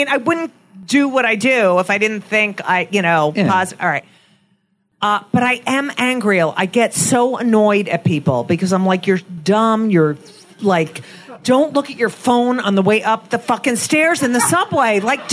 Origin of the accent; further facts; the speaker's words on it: Bethesda, Maryland, United States; born there; No, but he's from Newark, and I was born in Bethesda.